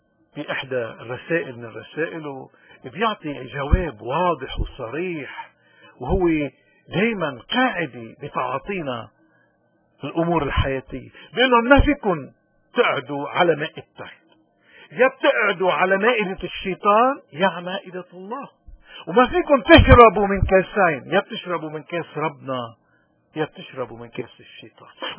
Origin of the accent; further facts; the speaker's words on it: Lebanon; نحن من لبنان